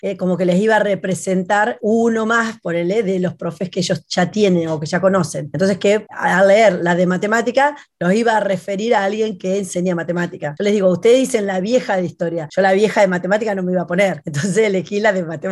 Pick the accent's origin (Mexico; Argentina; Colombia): Argentina; 25 de Mayo, Buenos Aires Province; born there; Y yo no nací en La Plata, nací en 25 de Mayo, que es una ciudad que queda en el interior de la provincia de Buenos Aires